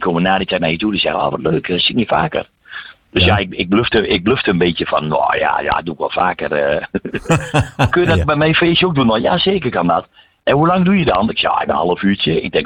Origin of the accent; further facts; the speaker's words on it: Overijssel, Netherlands; ik kom zelf uit Twente.